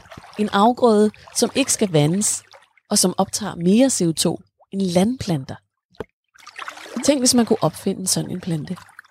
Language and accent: Danish; Zealand, Denmark; det snask, som jeg siden min barndom i Køge Bugt har balanceret hen over i vandkanten